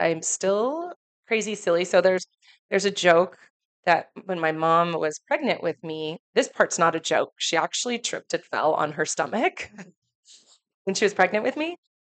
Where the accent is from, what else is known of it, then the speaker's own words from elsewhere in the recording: Chepachet, Rhode Island, United States; born there; I was born in Chepachet, Rhode Island, but at the time my parents lived in a trailer on the farm. So that was my first home, was a single wide trailer on the farm in Rhode Island.